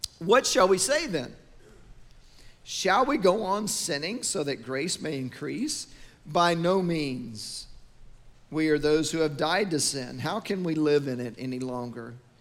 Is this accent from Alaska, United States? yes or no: no; Arlington, Texas, United States; I grew up in Arlington. I grew up 10 minutes from Six Flags.